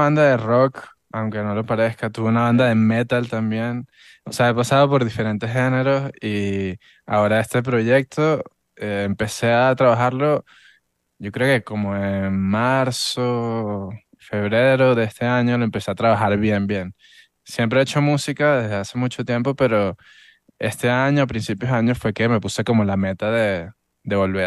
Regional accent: Caracas, Capital District, Venezuela; now in Mexico City, Mexico; yo soy de Venezuela, de Caracas, de la capital, pero llevo viviendo aquí en la Ciudad de México desde hace 6 años.

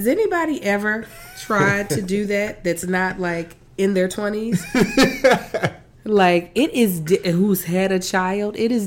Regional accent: Louisiana, United States; I'm from Louisiana. I've heard it both ways, but I say lightning bugs.

